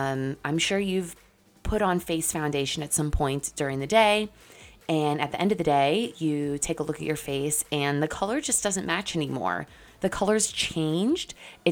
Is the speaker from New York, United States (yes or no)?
yes; New York, United States; Maybe it's me being Italian. Maybe it's me being a New Yorker.